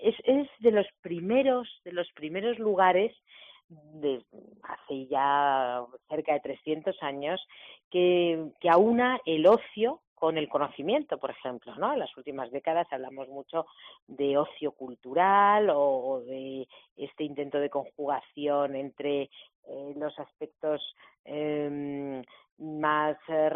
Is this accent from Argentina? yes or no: no; Madrid, Community of Madrid, Spain; y para nosotros es, primero es un reconocimiento como madrileños